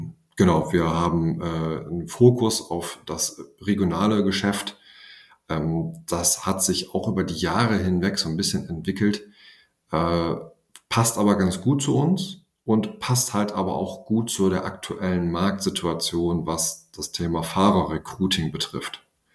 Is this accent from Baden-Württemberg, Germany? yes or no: no; Georgsmarienhütte, Lower Saxony, Germany; ich bin für ein Studium auch schon mal rausgekommen und da war es auch ehrlich gesagt gar nicht so ganz klar immer, ob man wirklich zurückkommt nach Georgsmarienhütte.